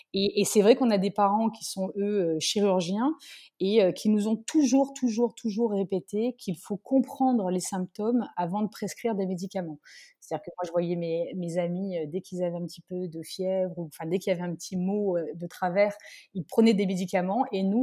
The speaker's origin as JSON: {"language": "French", "town": "Nice", "region": "Provence-Alpes-Côte d'Azur", "country": "France", "said": "on a retour aux sources, c'est vrai qu'on est niçois"}